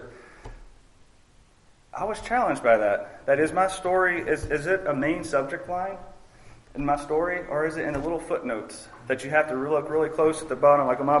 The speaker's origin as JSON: {"language": "English", "town": "LaRonde", "region": "Louisiana", "country": "United States", "tie": "born or raised there", "said": "I'm from LaRonde, Louisiana. I've been there, lived my whole life."}